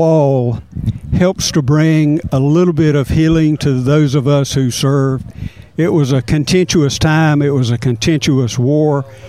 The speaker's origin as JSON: {"language": "English", "region": "Georgia", "country": "United States", "moved": "as an adult", "lives_now": "Andalusia, United States", "said": "Well, Covington County, I'm originally from Georgia. I moved here with a job, and I have chosen to retire here."}